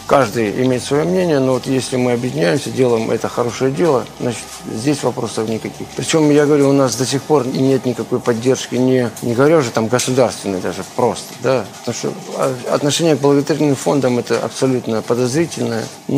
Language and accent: Russian; Kharkiv, Kharkiv Oblast, Ukraine; посчитали, что эта группа в моем родном городе не должна выступать.